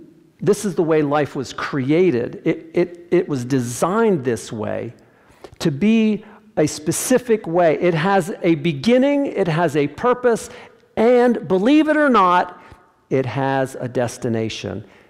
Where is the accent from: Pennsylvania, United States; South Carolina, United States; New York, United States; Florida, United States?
Pennsylvania, United States; I grew up in Pennsylvania, and it was along fence rows.